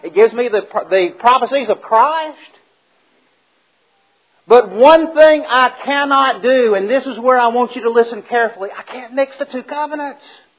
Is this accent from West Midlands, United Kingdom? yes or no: yes; Birmingham, West Midlands, United Kingdom; I can remember growing up in West End in Birmingham.